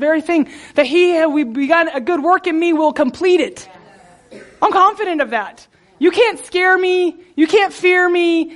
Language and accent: English; San Antonio, Texas, United States; I grew up in San Antonio, and I used to frame houses with my stepdad.